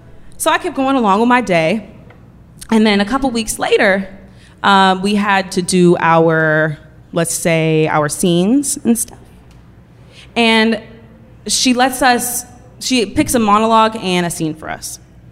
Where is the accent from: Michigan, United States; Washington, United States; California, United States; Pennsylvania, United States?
California, United States; Oakland; Gets to me, and I'm from Oakland. And I already know Oakland has a negative connotation behind it.